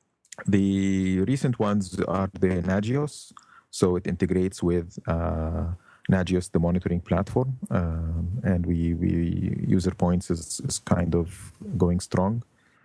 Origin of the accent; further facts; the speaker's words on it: Alexandria, Alexandria Governorate, Egypt; now in Canada; I'm originally from Alexandria, Egypt, but I've been living in Canada for a long time now.